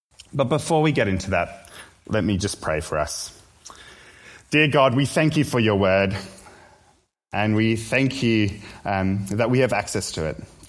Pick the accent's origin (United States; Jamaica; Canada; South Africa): South Africa; when I explained that I'm South African, her face just dropped instantly.